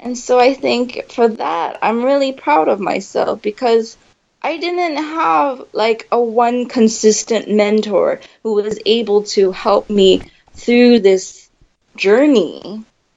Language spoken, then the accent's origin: English; United States; So I'm Taiwanese American.